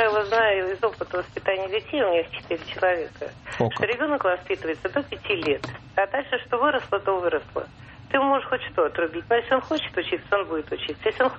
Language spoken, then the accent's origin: Russian; Moscow, Russia; я из Москвы.